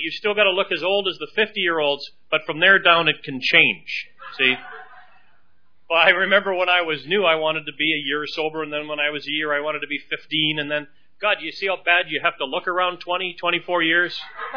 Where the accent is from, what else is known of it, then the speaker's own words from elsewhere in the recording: Canada; Well, I'm a Canadian.